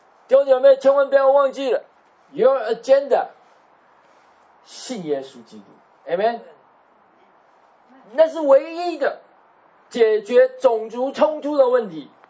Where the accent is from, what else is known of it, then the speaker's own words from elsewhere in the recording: China; 我们中国人骂黑人叫黑鬼，对不对？